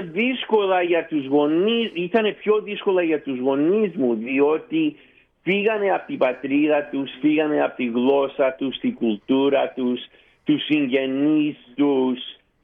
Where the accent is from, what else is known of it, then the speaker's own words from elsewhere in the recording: St. Louis, Missouri, United States; also born or lived in Thessaloniki, Greece; γεννήθηκα στη Θεσσαλονίκη το 1959, φύγαμε από την Ελλάδα το 1961, ήμουνα 2,5 χρονών και έτσι μεγάλωσα στην Αμερική, στην πόλη της Jazz, το St. Louis, Missouri, σε ένα περιβάλλον πάρα πολύ ελληνικό. Οι γονείς μου μιλούσαν μόνο στην ελληνική γλώσσα